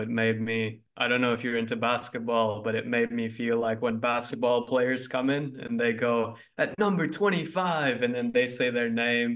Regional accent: Turkey; moved away as an adult; now in United States; Yeah, I grew up in Turkey. So I lived in Turkey until I was 18. And then I went to school to LA, and that was my first time in the US.

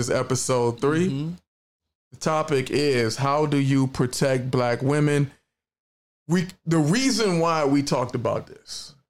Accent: Cleveland, Ohio, United States; You know, I'm from Cleveland. Grew up in the 80s and 90s of hardcore music.

